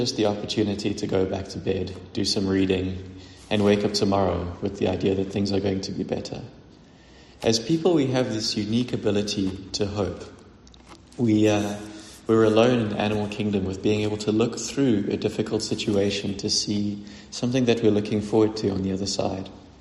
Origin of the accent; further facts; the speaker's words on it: South Africa; Being a South African can be an exhausting thing. We experience a lot of trials.